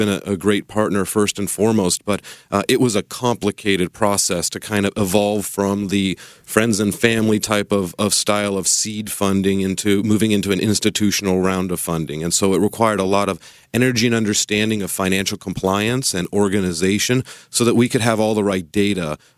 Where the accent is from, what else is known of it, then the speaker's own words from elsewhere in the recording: Sacramento, California, United States; it was important to me growing up in Sacramento and starting this out of UC Davis